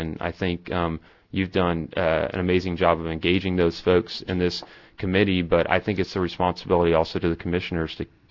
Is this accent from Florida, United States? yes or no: yes; Tampa, Florida, United States; I grew up in Tampa, and electric was what we had.